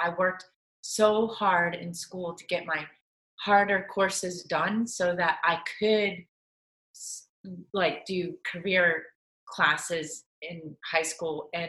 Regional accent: Jacksonville, Florida, United States; also born or lived in Tennessee; So I was born in Tennessee. 2 weeks after I was born, we moved to Florida, Jacksonville. My dad was in the Navy, and I did move around a lot as a child. The most I've lived anywhere is Florida.

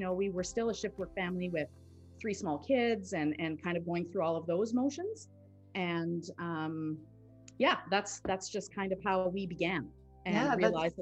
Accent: Sudbury, Ontario, Canada; I'm from Sudbury, Ontario, which is just an hour or so away from you guys.

